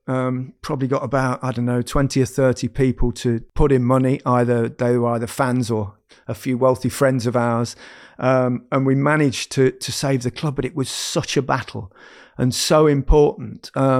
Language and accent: English; Leicester, East Midlands, United Kingdom; I mean, I grew up in Leicester.